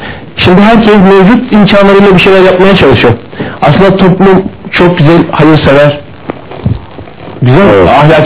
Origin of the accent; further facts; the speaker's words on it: Eskişehir, Turkey; born there; 1962 Eskişehir doğumluyum.